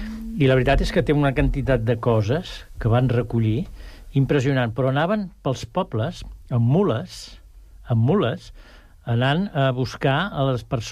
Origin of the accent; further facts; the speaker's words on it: Bellaterra, Catalonia, Spain; Jo soc de Bellaterra.